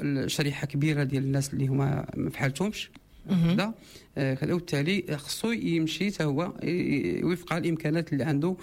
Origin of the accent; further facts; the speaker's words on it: Morocco; هذا هو الإشكال اللي عندنا في المغرب حيث هو إشكال بنيوي كبير